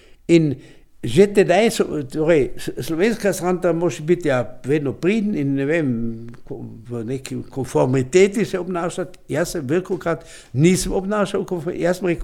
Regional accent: Carinthia, Austria; jaz sem iz Roža doma

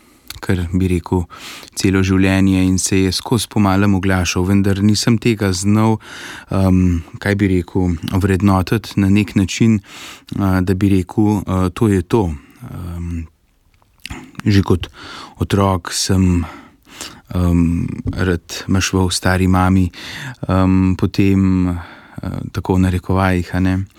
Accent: Tržič, Upper Carniola, Slovenia; prihajam iz Župnije Tržič-Bistrica in pri nas doma sem odraščal skupaj s starejšo sestro, starimi starši in starši

